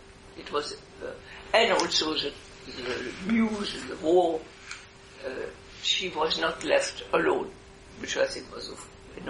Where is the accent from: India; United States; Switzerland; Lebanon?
Switzerland; English is a second language; And in my confusion and horror, in a way, I come from Switzerland, I knixed.